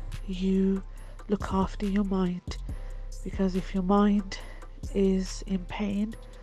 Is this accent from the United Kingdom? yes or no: yes; United Kingdom; Being British and being Asian, from both sides, you're taught to just stay stoic.